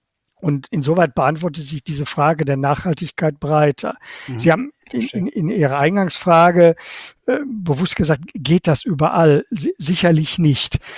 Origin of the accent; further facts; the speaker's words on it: Bochum, North Rhine-Westphalia, Germany; Auch gerade in meiner Heimatstadt Bochum